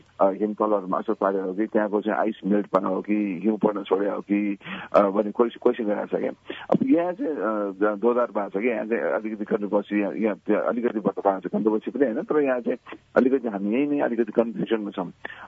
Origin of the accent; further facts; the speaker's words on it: Khumbu, Koshi Province, Nepal; अहिले कुम्बुमा जति ठुलो जङ्गल छ तीमध्ये मेरो पनि रोप हुन्छ, हामीले रोप्यौँ